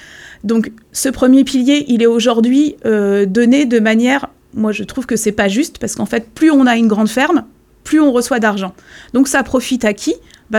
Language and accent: French; Loudéac, Brittany, France; now in Pontivy, France; je viens du centre-Bretagne, je suis née à Loudéac et j'y ai grandi et je vis aujourd'hui à Pontivy.